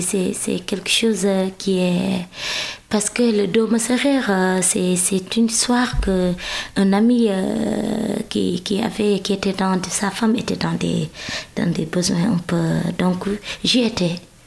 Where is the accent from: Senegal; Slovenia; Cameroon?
Senegal; En tant que Sénégalaise, moi, je peux ressentir ça. Alors que je ne suis pas française, je suis sénégalaise.